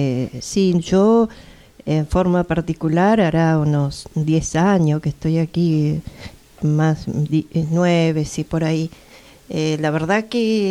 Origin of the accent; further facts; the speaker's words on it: Neuquén, Argentina; yo soy de Neuquén, y en la ciudad de Neuquén, en la capital, era mucha la gente que venía a vivir ahí, que venían del campo a buscar trabajo y a trabajar al valle, como se decía allá.